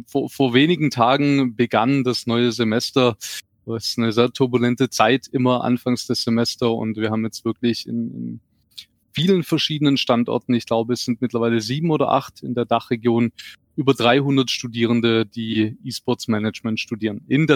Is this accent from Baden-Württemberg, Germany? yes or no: yes; Stuttgart, Baden-Württemberg, Germany; accent: Swabian; auch man hörte so ein bisschen an meinem schwäbischen Akzent, sind wir eine Familie aus Stuttgart